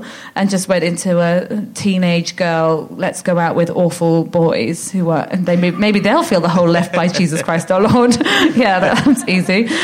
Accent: Ealing, London, United Kingdom; Yeah, Ealing Broadway. So when the tube says this train terminates at Ealing Broadway, yeah. I go, home.

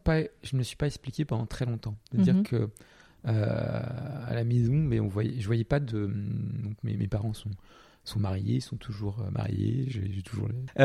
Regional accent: Portugal; now in France; je viens du Portugal, mais ça n'a pas trop d'impact, à part un peu une double culture, un petit peu. Ma mère est française, mon père portugais, voilà.

